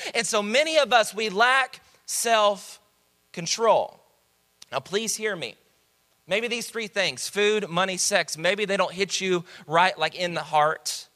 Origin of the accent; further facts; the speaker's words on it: Dallas, Texas, United States; I'm from Dallas, and so I've been to the Dallas Zoo and the Fort Worth Zoo.